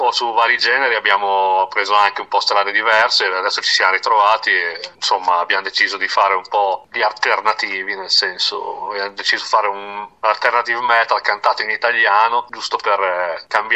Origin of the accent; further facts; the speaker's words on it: Pavullo nel Frignano, Emilia-Romagna, Italy; Siamo di Pavullo nel Frignano, in provincia di Modena.